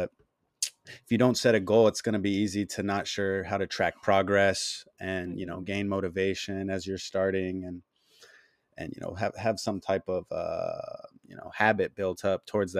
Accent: California, United States; I grew up in Southern California.

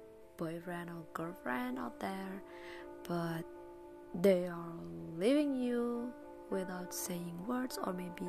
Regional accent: Indonesia; English is a second language; I just want to switch my language with Indonesian language because I'm from Indonesia.

